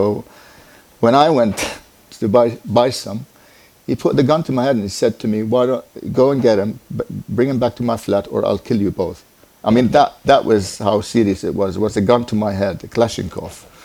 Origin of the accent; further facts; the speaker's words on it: Lebanon; also born or lived in England; I was born in England, raised in Lebanon.